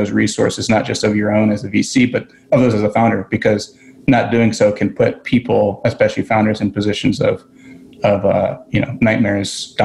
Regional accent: Indiana, United States; I grew up in Indiana. I grew up in a, you know, particularly white part of Indiana, if that's even fair to say.

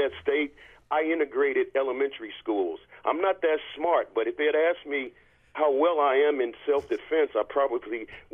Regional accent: Indiana, United States; And guess where I'm from? I'm from Indiana.

